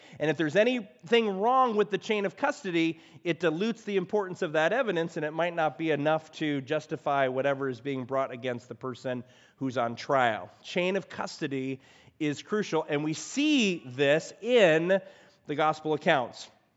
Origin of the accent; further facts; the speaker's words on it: Midwest, United States; This is not California, because I was from the Midwest